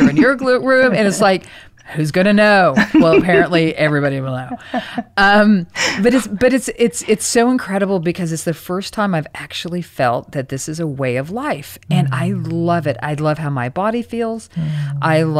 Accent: Oklahoma, United States; And Trisha and I grew up in Mom, Oklahoma together, and we've been friends since we were, I guess, 12.

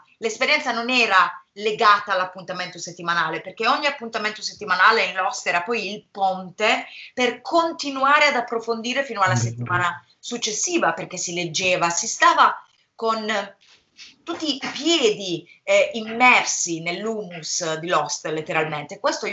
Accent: Bari, Apulia, Italy; nella casa dove sono cresciuta, io sono originaria di Bari

